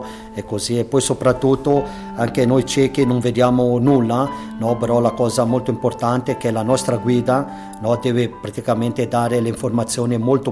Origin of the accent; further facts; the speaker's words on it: Poschiavo, Graubünden, Switzerland; also born or lived in Bellinzona; sono di Poschiavo, sono nato a Bellinzona, ora abito a Poschiavo